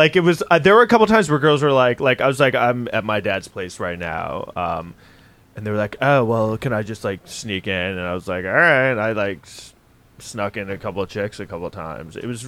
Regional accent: New York City, New York, United States; I grew up in Manhattan. My mom was from Texas, so maybe that had a little to do with like those two together.

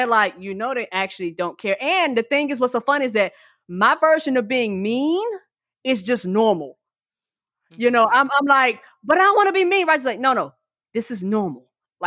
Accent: the South, United States; But I'm from the South, so down here, gravy makes everything better

